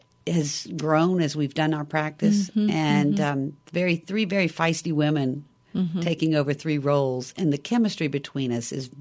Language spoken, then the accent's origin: English; the South, United States; accent: Southern; I'm from the South, so I can pull a Southern accent out any time.